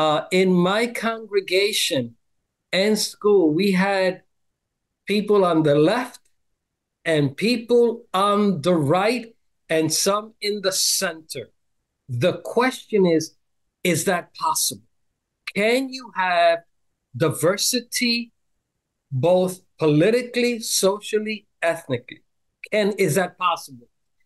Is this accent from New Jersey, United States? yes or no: no; New York City, New York, United States; now in East Harlem, United States; This church calls this Puerto Rican from born and raised in Harlem, the USA, in Manhattan, and still live now in East Harlem